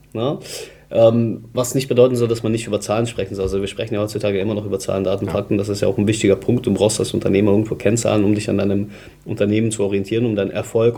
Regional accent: Stuttgart, Baden-Württemberg, Germany; ich komme ja auch aus Stuttgart

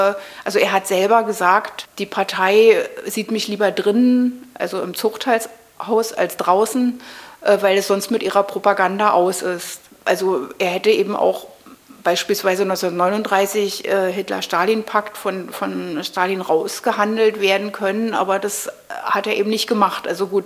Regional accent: Berlin, Germany; ich bin hier im Prenzlauer Berg aufgewachsen, also ja, ich bin in Mitte geboren, aber sofort am Tag meiner Geburt wieder in den Prenzlauer Berg zurück.

